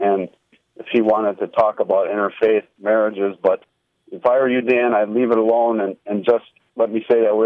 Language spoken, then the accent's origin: English; Ireland; Well, I'm Irish